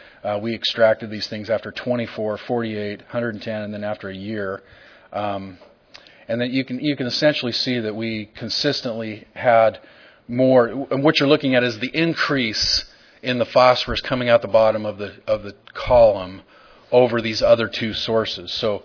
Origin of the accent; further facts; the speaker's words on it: Idaho, United States; And my family farms potatoes. I'm from Idaho. I'm an Idaho boy.